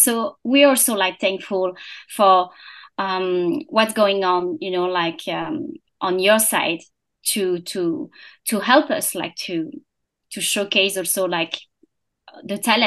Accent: France; English is a second language; moved away as an adult; also born or lived in Singapore / Hong Kong / Bangkok; I was born and I grew up in France

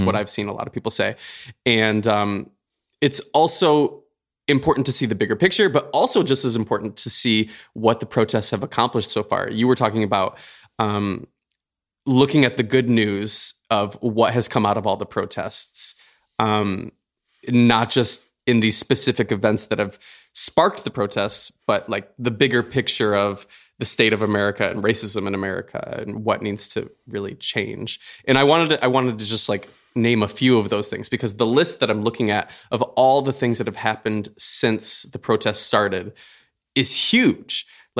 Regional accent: Michigan, United States; one of our good friends, Tessa Kanene, who we grew up with back in Michigan and have known for a long, long time.

